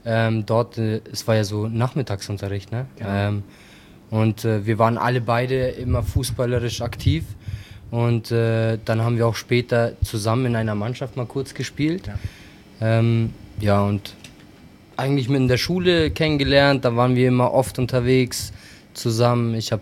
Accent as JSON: {"language": "German", "country": "Kosovo", "said": "die Herkunft, woher wir kommen, aus dem Kosovo. Sogar unsere Städte sind nicht weit weg voneinander entfernt."}